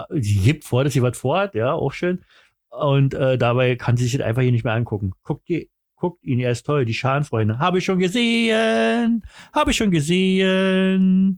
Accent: Berlin, Germany; Ich bin richtiger Berliner, Alter.

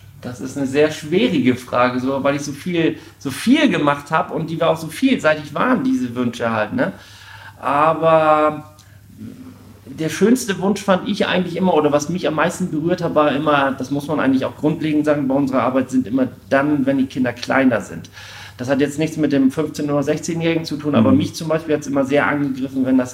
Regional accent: Jevenstedt, Schleswig-Holstein, Germany; ich komme aus Jevenstedt, bin 42 Jahre alt.

